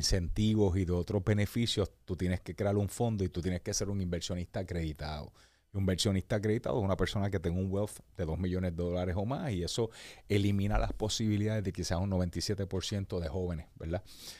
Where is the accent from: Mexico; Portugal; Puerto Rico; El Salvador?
Puerto Rico; qué estamos nosotros haciendo como puertorriqueños para poder competir